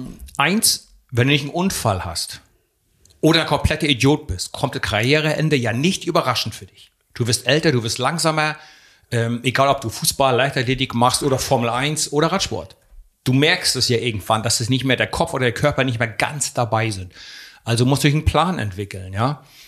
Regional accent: Mecklenburg-Vorpommern, Germany; ich bin ursprünglich Mecklenburger.

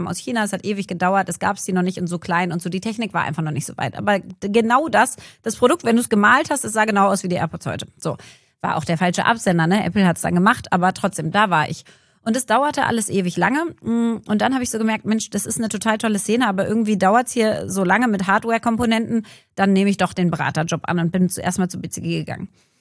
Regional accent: Berlin, Germany; Nach Berlin zurückgekommen in meine Heimatstadt

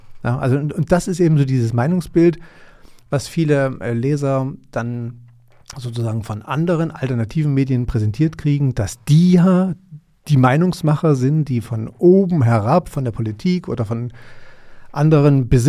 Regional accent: East Germany, Germany; ich bin Ostdeutscher.

